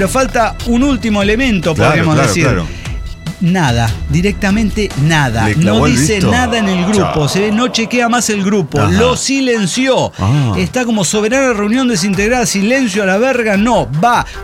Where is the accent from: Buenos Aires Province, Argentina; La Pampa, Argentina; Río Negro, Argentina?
La Pampa, Argentina; Menos mal que soy de Morón y soy de La Pampa